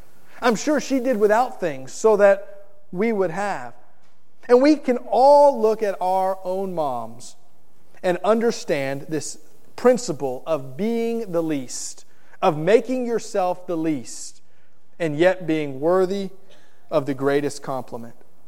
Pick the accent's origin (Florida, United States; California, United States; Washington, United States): Florida, United States; I have a grandmother who took me in for a year after a bad hurricane where I grew up in South Florida.